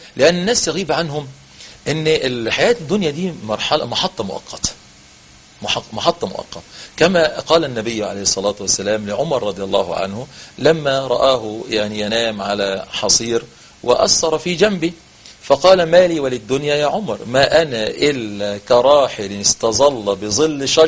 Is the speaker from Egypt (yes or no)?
yes; Egypt; انما عندنا في مصر وانا يعني يا حاج يعني هي من تقدمت في السن.